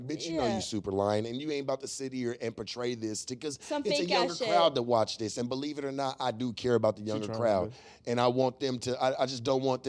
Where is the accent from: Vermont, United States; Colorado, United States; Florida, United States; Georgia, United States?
Colorado, United States; Pueblo; I'm from Pueblo.